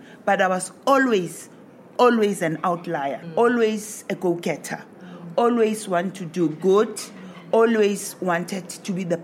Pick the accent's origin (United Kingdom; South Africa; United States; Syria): South Africa; Pilgrim's Rest, Mpumalanga; born there; I was born in a town in the eastern Transvaal or eastern part of South Africa, in a town called Pilgrim's Rest